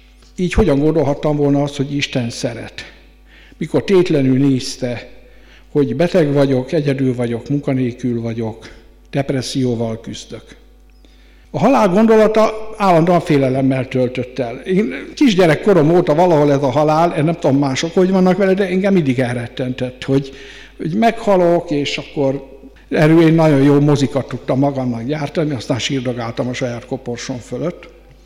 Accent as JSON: {"language": "Hungarian", "region": "Great Hungarian Plain", "country": "Hungary", "tie": "born there", "said": "63 évvel ezelőtt születtem az Alföldön, a Tisza másik oldalán."}